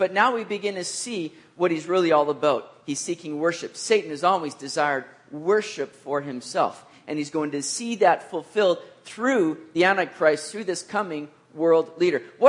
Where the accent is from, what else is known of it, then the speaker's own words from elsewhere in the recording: Canada; I'm a Canadian through and through.